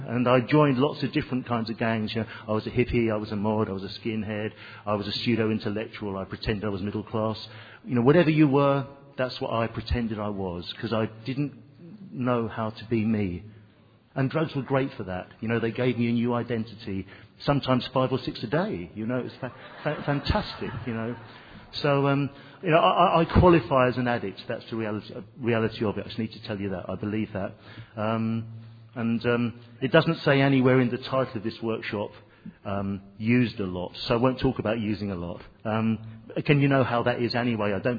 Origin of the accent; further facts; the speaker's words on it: Ireland; now in Cairo, Egypt; I'm not Egyptian. I'm actually an Irishman. I've just recently moved to Cairo